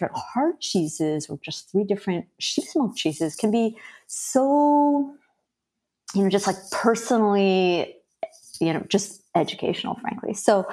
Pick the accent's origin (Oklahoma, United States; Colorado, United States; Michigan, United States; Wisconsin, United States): Wisconsin, United States; now in Philadelphia, United States; You know, when I moved to Philadelphia from Wisconsin, I really missed cheese. I mean, it's bizarre, because if I'd stayed in the state of Wisconsin, I'm sure I never would have started a blog coming out of fromage.